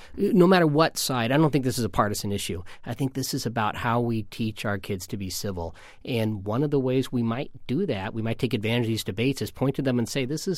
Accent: Midwest, United States; born or raised there

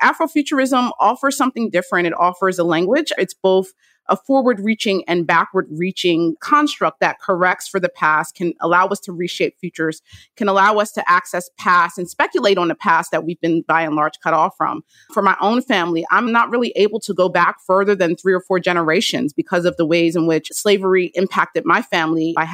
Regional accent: Trenton, New Jersey, United States; born there; I was born in Trenton, New Jersey.

